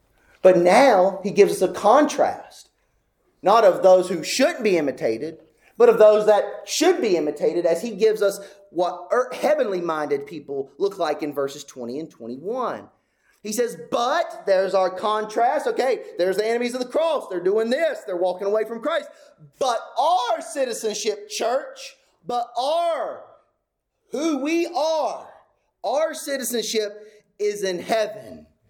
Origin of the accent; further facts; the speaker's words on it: United States; Now, I am an American. Proud to be an American.